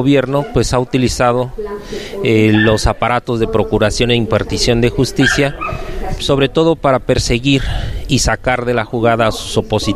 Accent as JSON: {"language": "Spanish", "region": "State of Mexico", "country": "Mexico", "said": "soy profesor del Estado de México."}